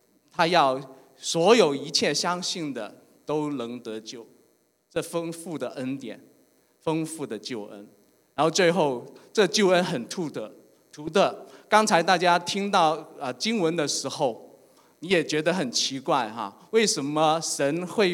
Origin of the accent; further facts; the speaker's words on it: Guangdong, China; 都是一些我们广东省的省委书记的高干子弟啊，海关啊那些。